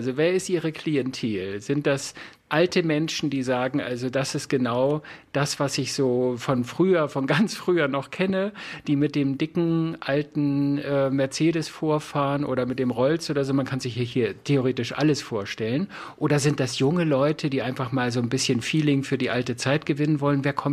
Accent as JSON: {"language": "German", "region": "North Germany", "country": "Germany", "said": "aber ich komme ja aus dem Norden, ich bin das ja gewohnt"}